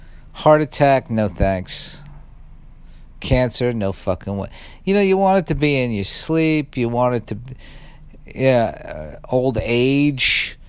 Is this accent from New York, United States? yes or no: yes; Staten Island, New York, United States; I mean, I grew up on Staten Island, but that might as well be a different. It's like I can get there on public transportation.